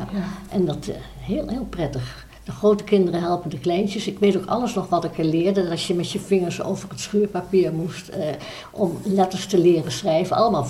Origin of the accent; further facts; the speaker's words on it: Leiden, South Holland, Netherlands; Ik ben geboren in Leiden, in een ziekenhuis, ik denk diakonessenhuis toen nog. En ik heb vanaf mijn geboorte gewoond op de Haarlemmerstraat 43A in Leiden